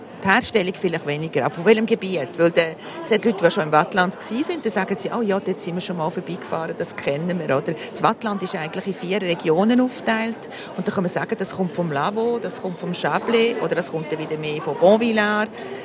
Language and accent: German; German-speaking Switzerland, Switzerland; born there; moved away as an adult; Also ich bin ja gebürtige Deutschschweizerin und ich bin jetzt schon 40 Jahre im Wattland und ich fühle mich als Wattländerin. Ich komme gerne in die Deutschschweiz zurück, aber meine Heimat ist jetzt das Wattland.